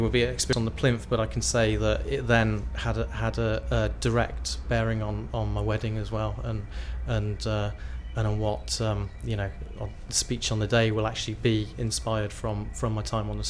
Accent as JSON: {"language": "English", "town": "Tewkesbury", "region": "South West England", "country": "United Kingdom", "moved": "as an adult", "lives_now": "North East England", "said": "I'm originally from Gloucestershire, from a town called Tewkesbury, and moved up to the northeast about 17 years ago, which is now my adopted home"}